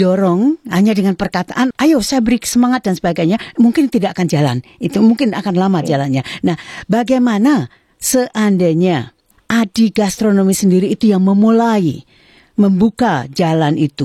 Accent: Semarang, Central Java, Indonesia; saya berasal dari Semarang, di luar kota Semarang, seperti di daerah Gunung Pati dan sebagainya itu

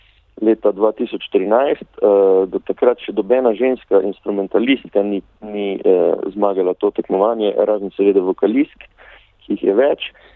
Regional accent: Velenje, Savinja, Slovenia; ampak zabava in ceremonija pa je bila v Velenju v mojem domačem kraju

